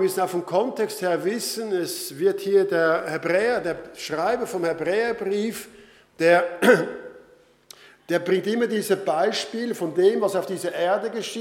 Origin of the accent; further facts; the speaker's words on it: Switzerland; dass die Lebensqualität bei uns in der Schweiz wesentlich verschlechtert wird.